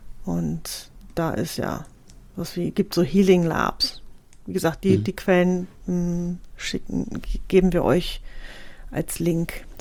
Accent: Hamburg, Germany; accent: Hamburg dialect; Veräppel mein Hamburger Dialekt hier nicht, ne?

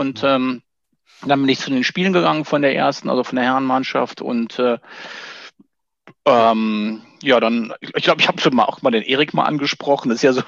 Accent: North Rhine-Westphalia, Germany; Ich komme ja aus dem Siebengebirge, da lebe ich auch heute noch

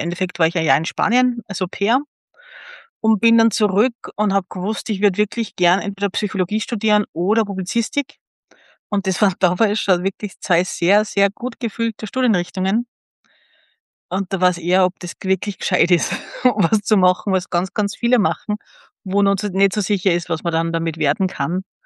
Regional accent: Salzburg, Austria; wo ich herkomme, aus Salzburg

